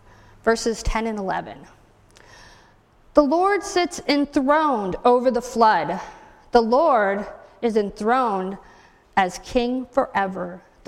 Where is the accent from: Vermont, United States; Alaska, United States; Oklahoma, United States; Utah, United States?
Vermont, United States; And again, I grew up in Vermont, and so my mom's philosophy was, hey, have fun.